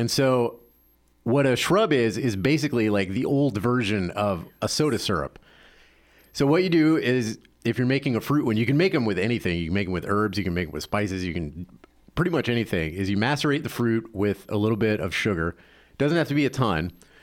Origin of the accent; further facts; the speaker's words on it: the South, United States; You know, I grew up in the South and it wasn't a common thing.